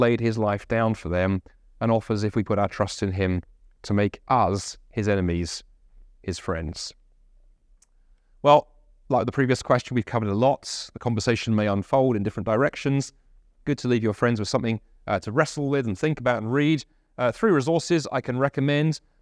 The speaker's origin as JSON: {"language": "English", "region": "London", "country": "United Kingdom", "tie": "born or raised there", "said": "I talk about growing up in London, very diverse. London, one of the most diverse cities in the world."}